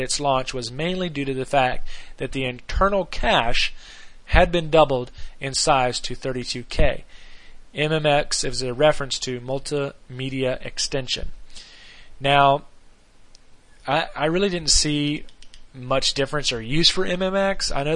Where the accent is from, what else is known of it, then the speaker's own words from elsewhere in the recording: Myrtle Beach, South Carolina, United States; I remember I grew up in Myrtle Beach.